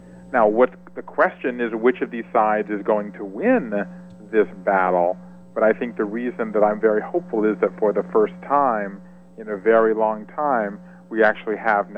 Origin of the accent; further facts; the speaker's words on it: Savannah, Georgia, United States; I grew up in South Georgia. I grew up in Savannah.